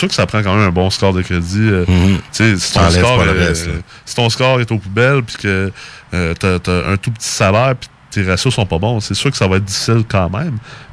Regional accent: United States; moi, j'ai grandi aux États-Unis, donc je connais très bien quand même le marché.

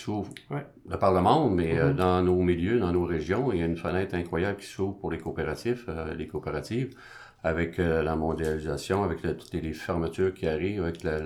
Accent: Sainte-Foy, Quebec, Canada; Non, j'habite à Lévis. Je suis natif de Sainte-Foy. J'ai fait mes études à Sainte-Foy.

